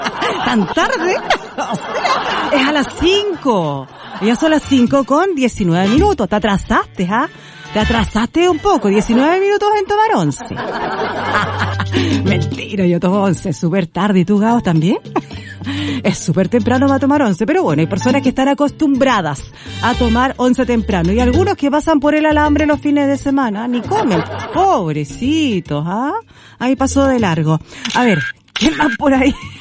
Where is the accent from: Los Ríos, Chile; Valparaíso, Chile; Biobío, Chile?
Biobío, Chile; Hualpén; Yo me crié ahí en Armando Larcón del Canto. Mi infancia fue ahí y también estudié en la escuela particular Garden Play de Hualpén también.